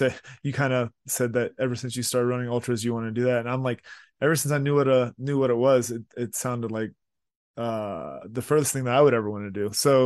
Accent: Florida, United States; Like, I grew up in South Florida

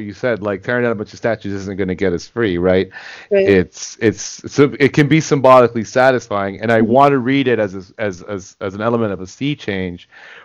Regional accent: the South, United States; I never would have believed you growing up in the South.

